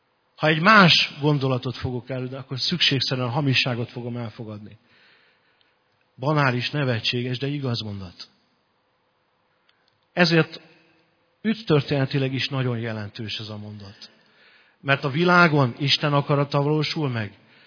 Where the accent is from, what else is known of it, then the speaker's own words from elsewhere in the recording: Hungary; mert mi magyarok vagyunk Európában. Ez a mi közegünk.